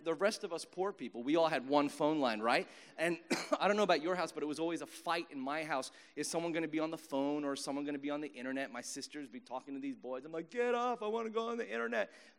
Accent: Philippines; accent: American; And my mom's from New Zealand. She's a Kiwi. So I'm half Australian, half New Zealander, born in the Philippines with an American accent.

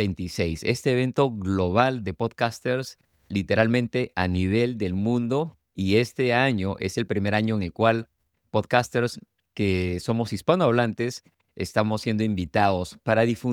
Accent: Peru; now in Guatemala; ahora yo como peruano estoy trabajando con ustedes en Guatemala

